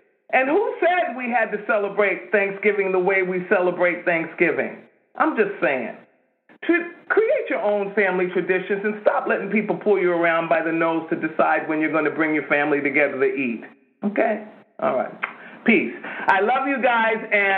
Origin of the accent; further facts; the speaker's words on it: New York, United States; accent: New York; My New York accent does that just like GQ principal.